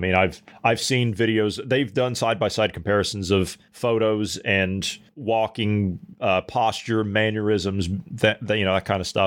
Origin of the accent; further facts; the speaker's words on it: United States; I mean, I'm not a fan of the royal family. I mean, I'm an American.